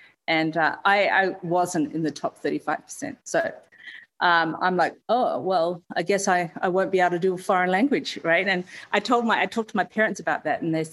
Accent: Perth, Western Australia, Australia; Born and raised in Perth, and near Scarborough Beach for anyone else who's listening from Australia.

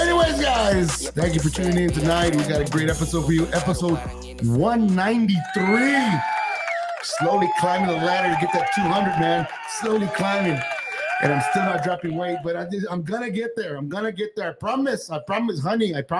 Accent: Texas, United States; growing up in Rio Grande, I mean, I grew up in the Inner Valley

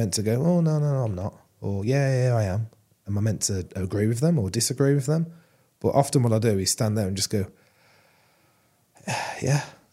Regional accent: Wolverhampton, West Midlands, United Kingdom; You can see where we are. We're from Wolverhampton.

